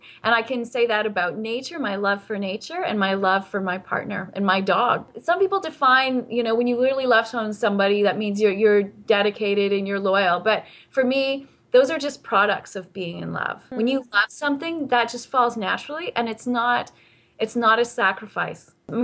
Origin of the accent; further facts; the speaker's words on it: North Bay, Ontario, Canada; So I grew up in North Bay, Ontario. We skied and canoed.